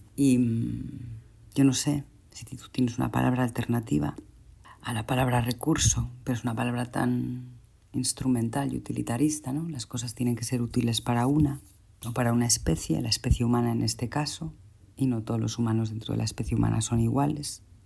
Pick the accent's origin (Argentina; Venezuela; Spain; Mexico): Spain; La Pedra, Galicia; empezó cuando era niña en Galicia, en ese lugar que era La Pedra